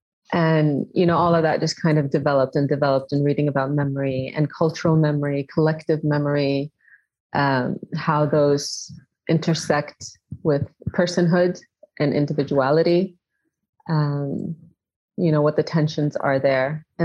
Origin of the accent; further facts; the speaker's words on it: Kuwait; Growing up in Kuwait as well, the liberal arts, the creative industry wasn't really something to be seen as a career option.